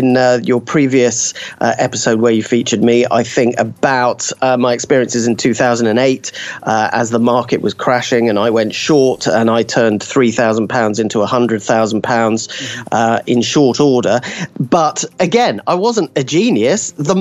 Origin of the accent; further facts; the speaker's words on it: United Kingdom; as a British person